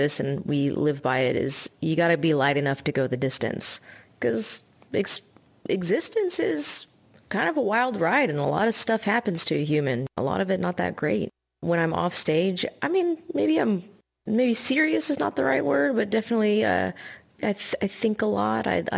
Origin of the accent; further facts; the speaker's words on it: Austin, Texas, United States; accent: southern twang; I was born in Austin, lived all over Texas. I'm half Palestinian, half white. The white side of me is pretty southern, if you can't tell by the little bit of twang in my accent.